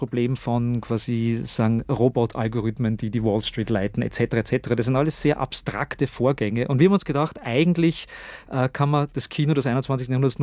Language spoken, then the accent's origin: German; Austria; In Sippenhaftung komme ich jetzt als Österreicher.